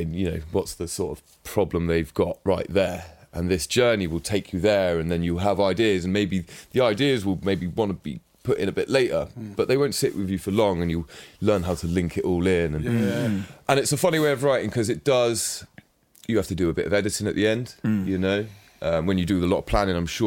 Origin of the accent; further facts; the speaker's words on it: South West England, United Kingdom; I come from Cornwall, obviously, a lot of my family does as well.